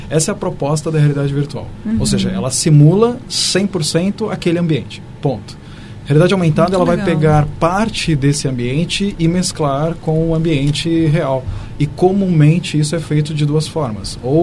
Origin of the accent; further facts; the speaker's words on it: São Paulo, Brazil; eu como paulista, filho de nordestino